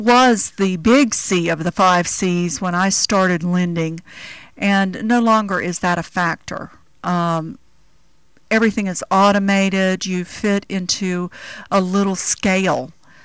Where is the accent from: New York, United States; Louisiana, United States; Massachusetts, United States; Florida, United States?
Florida, United States; Zephyrhills; I'm from a small town in Florida, Zephyr Hills, which is 28 miles north of Tampa.